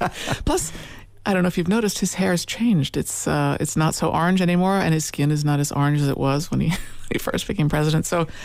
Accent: Washington, District of Columbia, United States; I was a little shy girl growing up in Washington, D.C. during the civil rights movement and the Watergate and women's movement.

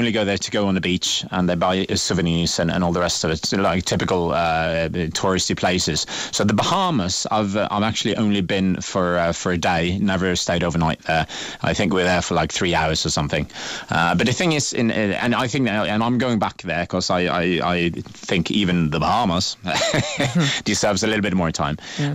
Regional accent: Norway; English is a second language; I'm from the West Coast of Norway

